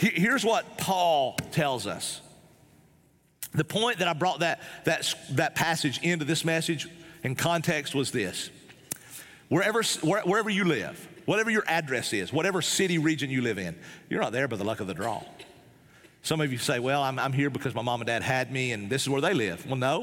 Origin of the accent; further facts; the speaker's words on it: Tennessee, United States; born there; also born or lived in Texas; I was born in East Tennessee. I lived in Texas for a while.